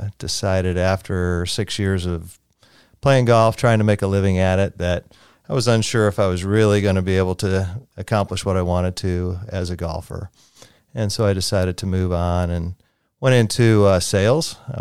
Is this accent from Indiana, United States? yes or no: yes; Valparaiso, Indiana, United States; also born or lived in Chicago; now in Sugar Land, United States; So I was born in Chicago and grew up in Valparaiso, Indiana, about an hour outside of the city, and went through high school there